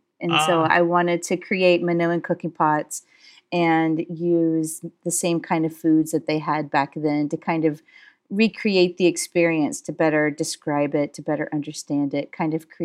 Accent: United States; I am from the United States, and I was one of those American kids that kind of grew up in various parts in the United States, but I come from Southern heritage.

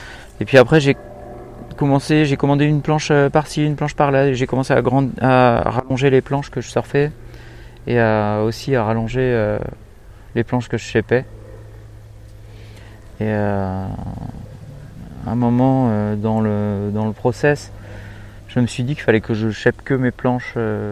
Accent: Montalivet, Nouvelle-Aquitaine, France; now in Basque Country, France; Je suis originaire de Montalivet et ça fait une vingtaine d'années que j'habite dans le Pays Basque.

